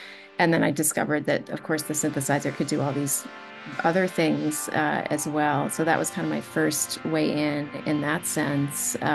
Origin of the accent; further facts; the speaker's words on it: Rensselaer, New York, United States; I'm actually originally from Rensselaer, so it's just really moving for me to be coming back home to present these programs.